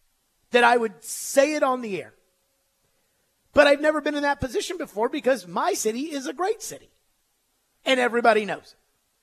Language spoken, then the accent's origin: English; Memphis, Tennessee, United States; okay, I'm from Memphis. That's my hometown.